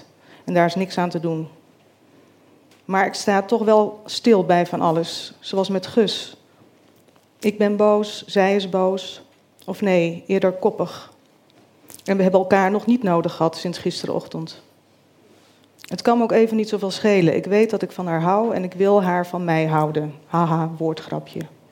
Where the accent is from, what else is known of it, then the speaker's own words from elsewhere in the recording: Rotterdam, South Holland, Netherlands; born there; woon met mijn chronisch zieke moeder in Groot-Ammers in een klein dorp in Zuid-Holland, aan de Lek. Mijn Egyptische vader overleed toen ik bijna 5 was in Rotterdam, waar ik ben geboren.